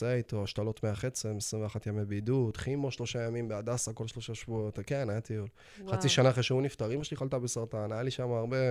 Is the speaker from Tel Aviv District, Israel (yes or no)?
no; Haifa District, Israel; לא גדלתי ברמת אביב לאבא, זה לא משפחה ליברלית, זה משפחה סובייטית מהקריות.